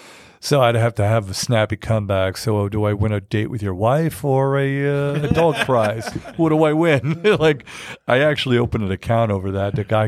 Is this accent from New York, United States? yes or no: yes; New York City, New York, United States; now in Atlanta, United States; I'm originally from New York. I moved to Atlanta a couple of years ago, backstory.